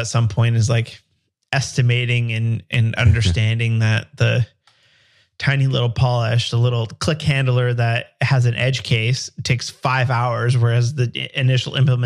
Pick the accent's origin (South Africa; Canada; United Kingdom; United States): Canada; I'm a developer from Canada